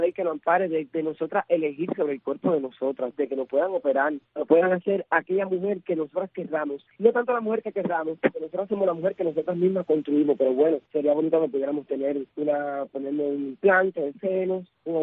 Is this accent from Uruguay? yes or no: no; Baracoa, Guantánamo, Cuba; porque en mi pueblo la única trans soy yo, por lo menos por mi pueblecito